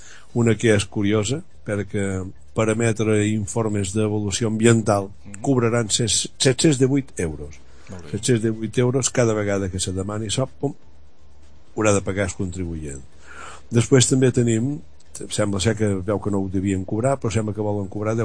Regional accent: Balearic Islands, Spain; accent: Menorcan; que jo som menorquí parlant, som una persona que m'agrada més ratllar el menorquí perquè pensa en menorquí que no és castellà

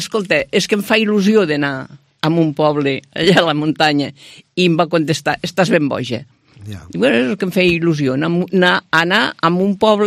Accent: Alcarràs, Catalonia, Spain; born there; Alcarràs.

